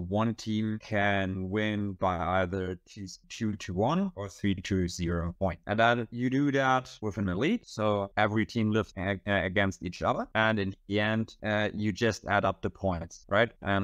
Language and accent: English; Germany; English is a second language; I'm 30 years old. I'm from Germany.